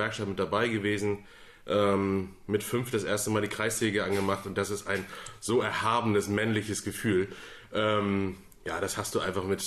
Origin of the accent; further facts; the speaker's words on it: Elmshorn, Schleswig-Holstein, Germany; ich komme hier aus Elmshorn und bin auch eigentlich immer schon Elmshorner jung gewesen, mhm, und hier im Umland eigentlich immer unterwegs gewesen.